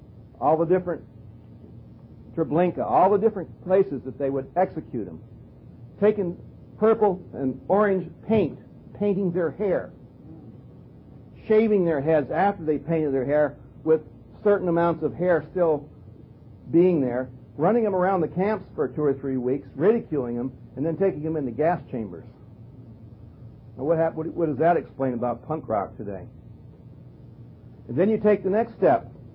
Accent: Arkansas, United States; When I was a kid growing up in Arkansas part-time

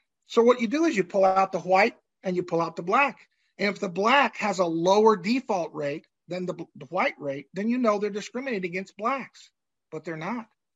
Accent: Tulsa, Oklahoma, United States; I grew up in Tulsa, Oklahoma in the 60s. It was the fastest growing city in America.

